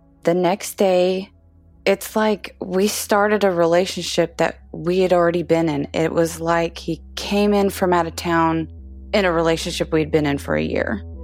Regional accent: Oklahoma, United States; I am 37 from Oklahoma

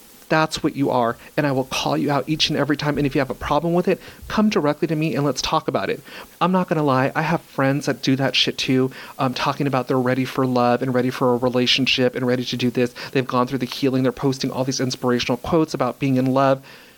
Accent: Los Angeles, California, United States; born there; He was born in Ohio. I was born in Los Angeles.

